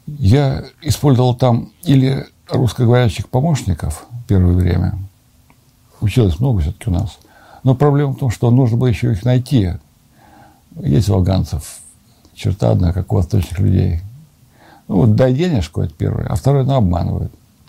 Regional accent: Volga region, Russia; born there; Тем более я родился на Волге, там, где у нас в поселке половина татар было. У меня половина друзей там татары, чуваши, мордва.

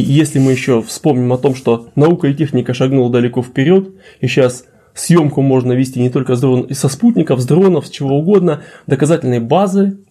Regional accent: Nizhny Novgorod, Nizhny Novgorod Oblast, Russia; Я говорю, нет, я коренной нижегородец.

